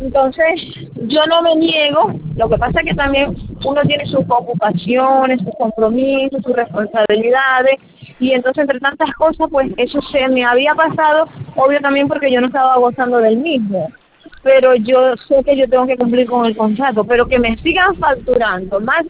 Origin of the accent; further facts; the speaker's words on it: Venezuela; now in Peru; Yo soy venezolana radicada acá en el Perú